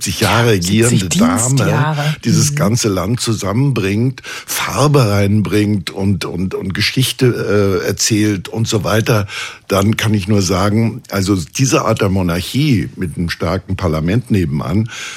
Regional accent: Ballenstedt, Saxony-Anhalt, Germany; Aber das heißt nicht, dass ich mich nicht in meiner alten Heimat aufhalte, im Gegenteil, also ich bin sehr gerne in diesem kleinen, wunderbaren Städtchen im Harz, das heißt Ballenstedt.

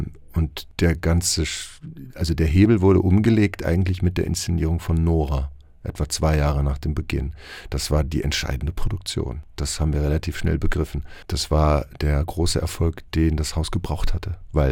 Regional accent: Herdecke, North Rhine-Westphalia, Germany; Und ich war aber parallel in einem kleinen Laientheater bei uns in Herdecke.

